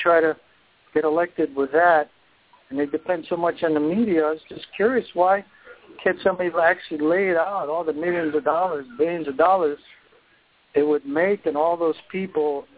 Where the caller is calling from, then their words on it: Duluth, Minnesota, United States; What town? Duluth?